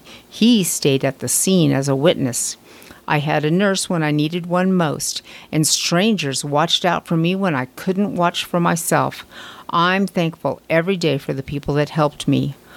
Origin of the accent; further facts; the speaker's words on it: New York, United States; Being a New Yorker, I was going to just cross the street.